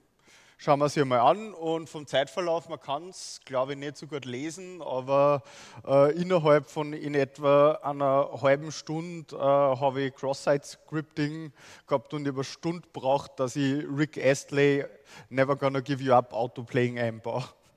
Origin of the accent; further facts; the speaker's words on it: Upper Austria, Austria; Ich komme aus Oberösterreich, wisst ihr vielleicht an meinem Dialekt erkennt. Ich studiere an der JKU.